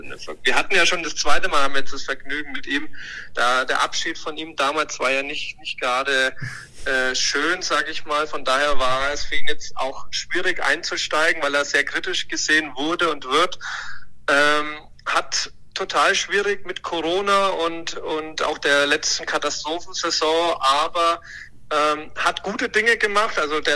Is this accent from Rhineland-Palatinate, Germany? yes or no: no; Hamburg, Germany; als Hamburger